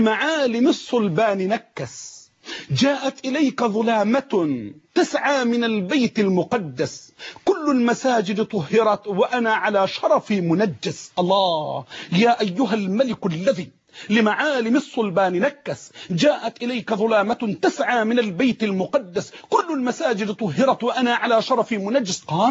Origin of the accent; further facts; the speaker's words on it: Egypt; رجعت زي ما قلوا عندنا في مصر ريمة لعادتها القديمة